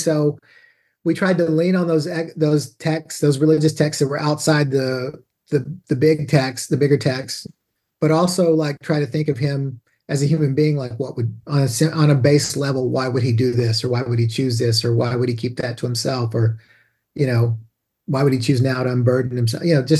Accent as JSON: {"language": "English", "region": "Texas", "country": "United States", "tie": "born or raised there", "said": "You know, growing up in Texas"}